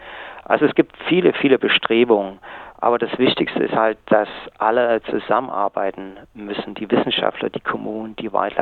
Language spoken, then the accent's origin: German; Thuringia, Germany; also born or lived in New Zealand; now in Queensland, Australia; ich stamme aus einem kleinen Dorf in Thüringen